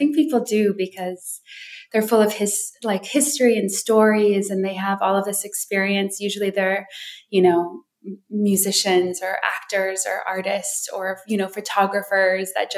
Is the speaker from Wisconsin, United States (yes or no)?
yes; Wisconsin Dells, Wisconsin, United States; also born or lived in Hawaii / Australia; my parents were missionaries. So our home base was between Wisconsin Dells and Hawaii.